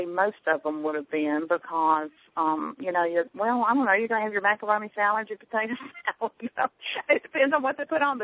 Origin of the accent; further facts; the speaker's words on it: Tennessee, United States; accent: Tennessee twang; now in Alabama, United States; You know, I grew up in Tennessee, and I've lived in Alabama for over 20 years. So I've got that Tennessee twang going on with the Alabama whatever we have here.